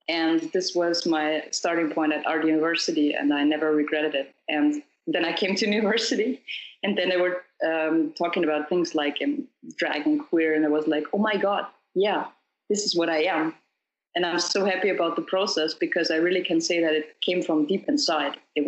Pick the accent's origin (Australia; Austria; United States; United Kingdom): Austria; I'm from Austria. Yeah, that's the little country in middle Europe. I'm 29 years old